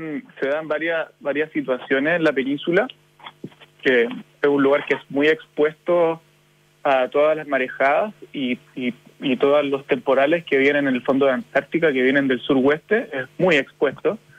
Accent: Chile

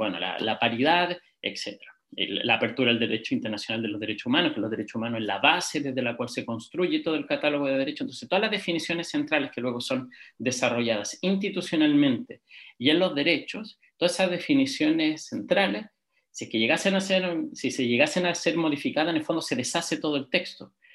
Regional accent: Chile; dicen que es bien curioso que en Chile, quizás por nuestro legalismo, queremos siempre dejarlo todo como muy claro, todo por escrito.

